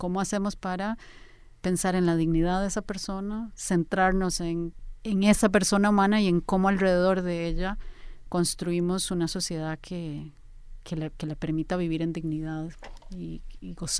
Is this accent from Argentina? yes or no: no; Costa Rica; yo soy una mujer, soy costarricense, tengo discapacidad, soy una mamá, tengo mediana edad